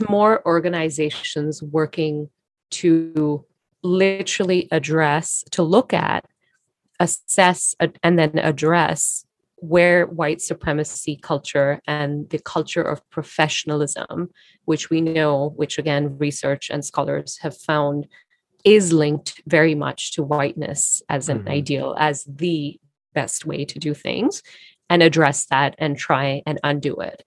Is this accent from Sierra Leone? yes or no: no; Singapore; my invisible identity of being Singaporean is such an important part of whom I identify as